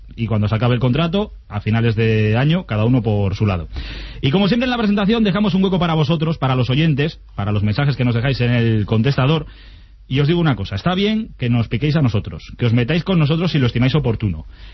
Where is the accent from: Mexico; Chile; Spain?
Spain; Ourense, Galicia; born there; como yo nací en Orense, pues me siento un poco identificado